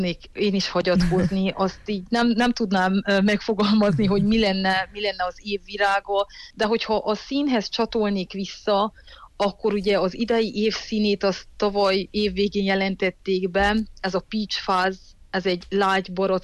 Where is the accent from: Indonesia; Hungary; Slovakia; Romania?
Romania; Székely Land; Természetes módon azért indul ez Székelyföldről, hiszen ugye mi is székelyföldiek vagyunk